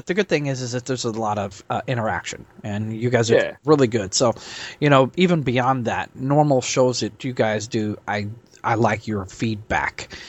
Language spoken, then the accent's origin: English; Nebraska, United States; from Nebraska.